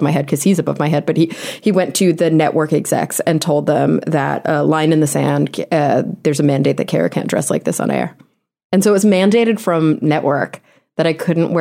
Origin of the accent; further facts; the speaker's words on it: Texas, United States; Cause I'm from Texas